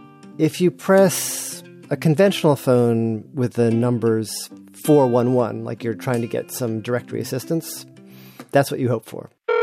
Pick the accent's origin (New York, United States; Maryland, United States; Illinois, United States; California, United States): Maryland, United States; Takoma Park; You know, my hometown of Tacoma Park, Maryland, had this call for proposals a few years back